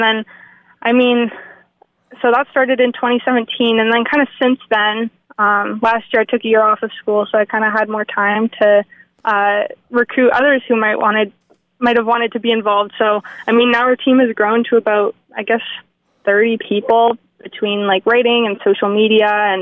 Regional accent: Ontario, Canada; I grew up kind of near Toronto in Canada

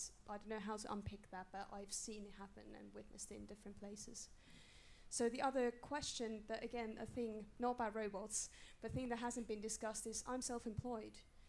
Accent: Finland; also born or lived in Wales; I'm originally from Finland, lived in Wales for 14 years. Not an economic migrant

